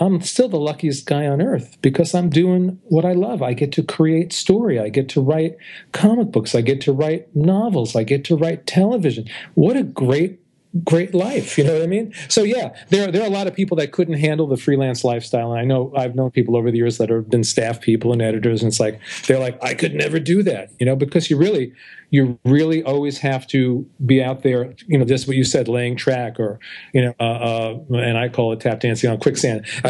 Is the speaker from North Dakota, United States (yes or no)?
no; Brooklyn, New York, United States; they remind me of me and my friends when I was a teenager growing up in Brooklyn, hanging around on a Saturday night, just goofing around with each other.